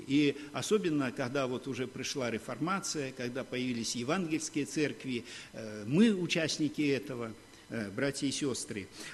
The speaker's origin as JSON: {"language": "Russian", "region": "Brest Region", "country": "Belarus", "tie": "born there", "said": "Вот я послевоенное дитя. Родился недалеко под Брестом"}